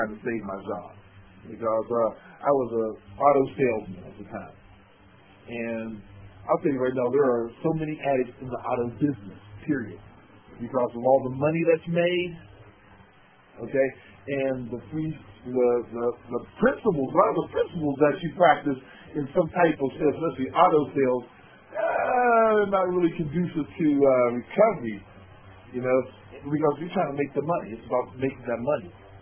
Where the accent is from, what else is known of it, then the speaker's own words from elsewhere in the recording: Pittsburgh, Pennsylvania, United States; Okay. And yes, I am from the Pittsburgh area.